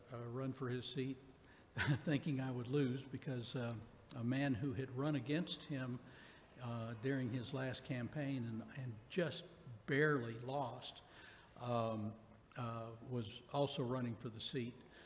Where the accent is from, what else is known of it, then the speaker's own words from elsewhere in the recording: El Paso, Texas, United States; I'm from El Paso, and I went through school in El Paso all the way through college, and then came to Austin to go to law school.